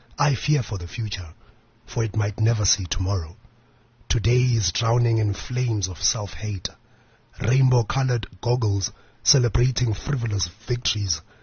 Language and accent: English; Malawi; And would I proudly say we're from Malawi?